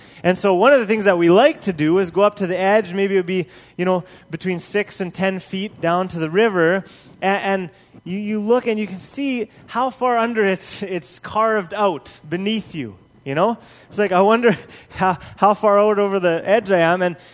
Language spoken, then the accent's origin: English; Papua New Guinea; Growing up in Papua New Guinea, it's just all the time earthquakes.